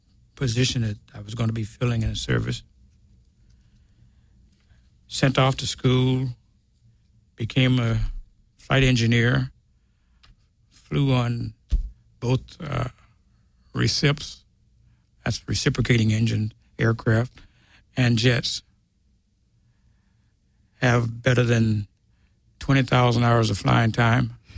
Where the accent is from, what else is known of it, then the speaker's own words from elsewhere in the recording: Grenada, Mississippi, United States; And I'm originally from Grenada, Mississippi.